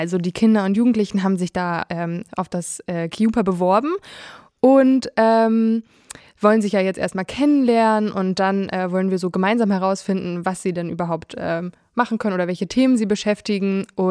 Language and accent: German; Lübeck, Schleswig-Holstein, Germany; ich bin 25 und ich komme aus Lübeck